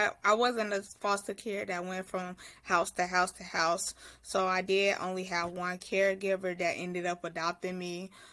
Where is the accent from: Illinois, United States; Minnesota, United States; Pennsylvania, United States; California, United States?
Illinois, United States; Chicago; I'm from Chicago, Illinois.